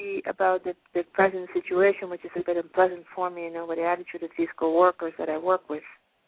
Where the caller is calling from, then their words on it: Pennsylvania, United States; I'm calling from Pennsylvania.